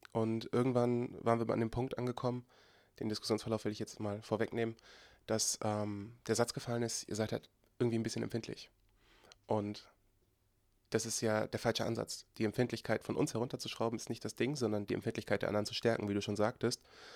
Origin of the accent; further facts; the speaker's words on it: Oldenburg, Lower Saxony, Germany; born there; now in Darmstadt, Germany; ich bin gebürtig aus Oldenburg, nicht aus Offenbach, sorry, und wohne derzeit in Darmstadt.